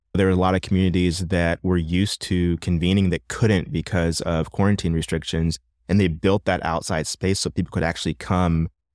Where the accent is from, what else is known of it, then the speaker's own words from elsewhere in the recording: Ohio, United States; now in Indianapolis, United States; So I'm from Ohio. Which mm-hmm. I jokingly call Indiana East, right?